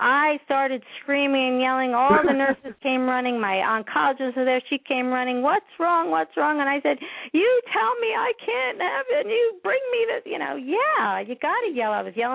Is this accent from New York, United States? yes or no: yes; New York, United States; I grew up in New York, in the New York tri-state area, about 30 miles outside of Manhattan.